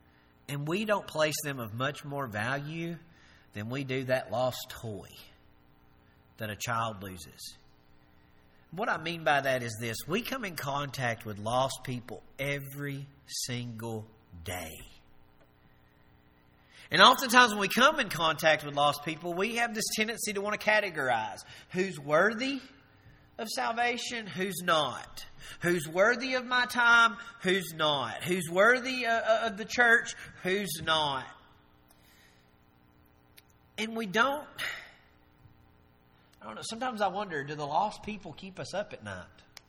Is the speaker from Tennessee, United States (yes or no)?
yes; Tennessee, United States; I mean, I'm from Jackson County